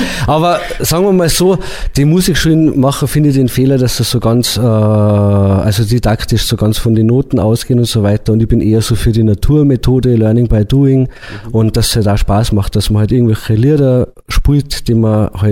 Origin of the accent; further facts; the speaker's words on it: Bavaria, Germany; ein Prosit, und das bei uns in Bayern, das ist eigentlich fast schon peinlich